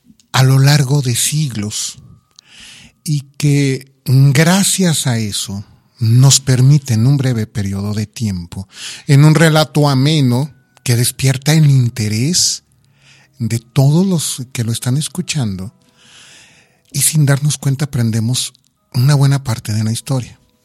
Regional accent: Mexico; lo sentimos como mexicanos. Desde luego tenemos este sentido de obligación de decir que son mexicanos

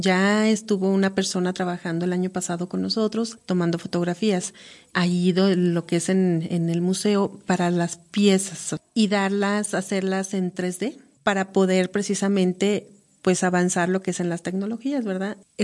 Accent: Nayarit, Mexico; pero nosotros allá se está haciendo una fiesta grande también ya con nosotros en el Nayar

